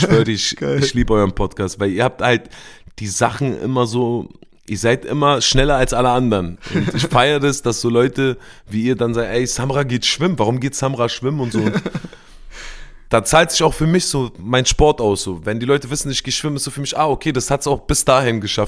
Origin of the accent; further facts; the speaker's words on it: Berlin, Germany; Ich komme aus Berlin.